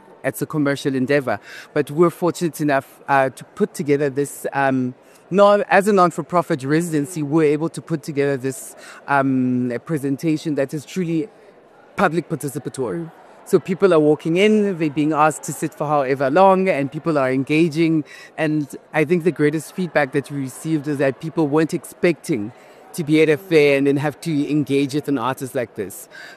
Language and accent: English; Nigeria; also born or lived in United States; And I think as a Nigerian and an American, it's a critique on truly what's happening